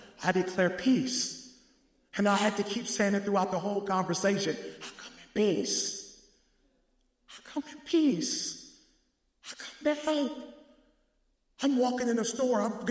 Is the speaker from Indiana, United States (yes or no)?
yes; Gary, Indiana, United States; also born or lived in Detroit / Chicago; I grew up in Detroit. I grew up in Gary, Indiana. I grew up in Chicago. Why? Because that's where my mother was.